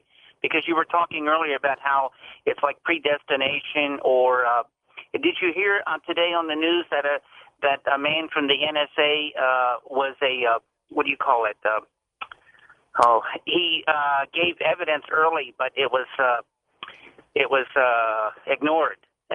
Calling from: Washington, District of Columbia, United States; I'm calling from Washington, D.C. I've had a couple UFO experiences myself.

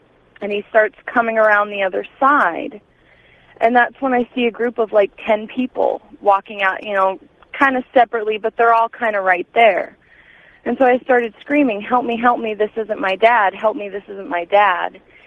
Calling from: Fairbanks, Alaska, United States; I'm calling from Fairbanks, Alaska.

